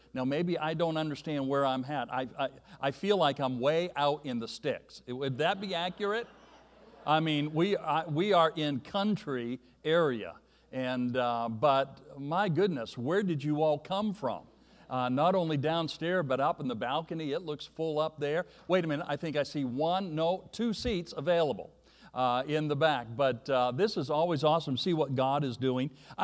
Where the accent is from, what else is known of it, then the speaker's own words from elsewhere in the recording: Missouri, United States; I'm from Missouri, so amens are allowed.